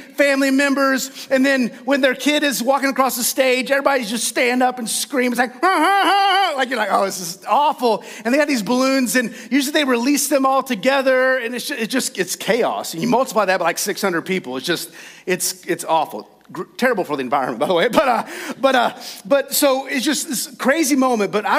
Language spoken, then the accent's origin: English; Texas, United States; Now I grew up in West Texas and some of you might have, but in West Texas, there are these things called tumbleweeds.